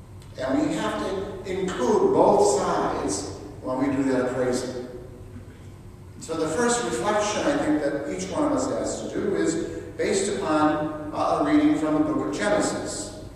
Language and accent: English; Ireland; And since we are in Lent, I thought, and since I'm Irish, do we have any Irish folks here?